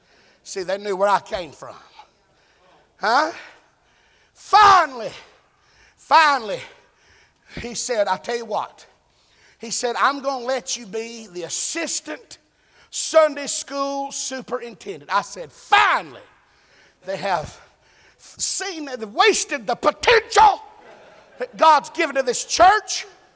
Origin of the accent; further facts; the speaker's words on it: the South, United States; Fried green tomato. I'm from the South. I gotta go inside here.